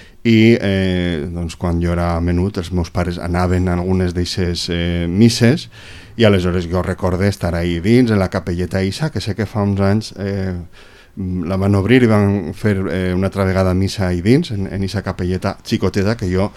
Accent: Vila-real, Valencian Community, Spain; sóc de Vila-real

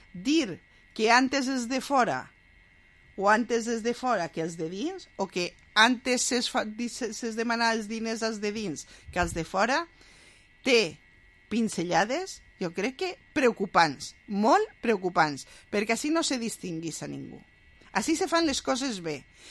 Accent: Valencian Community, Spain; first language Valencian; Jo, la meua llengua materna és el valencià. La meua llengua és el valencià, vaig a defensar-lo sempre.

